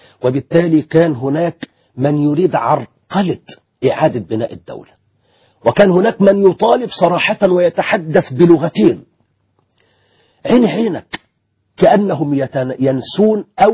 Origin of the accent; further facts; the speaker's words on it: Egypt; كما نسميه عندنا في الريف.